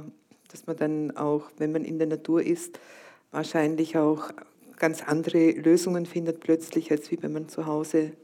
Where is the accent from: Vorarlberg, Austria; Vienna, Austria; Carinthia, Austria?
Vorarlberg, Austria; ich komme ja aus Vorarlberg und das ist wirklich erzkatholisch und ganz, ganz konservativ.